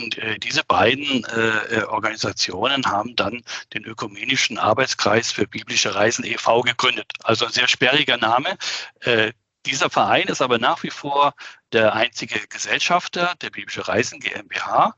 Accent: Schleswig-Holstein, Germany; anschließend eine Woche in meiner alten Heimat in Norddeutschland, ganz nahe an der Flensburger Förde.

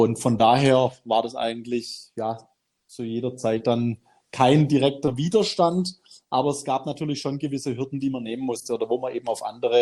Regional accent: Benningen, Baden-Württemberg, Germany; im eigenen Ort bei uns in Benningen im Landkreis Ludwigsburg. Da kennt man sich

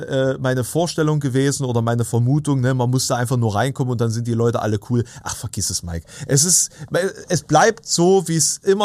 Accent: Saxony-Anhalt, Germany; Der meistens ausgetrocknete Strom, der durch meine Heimat fließt.

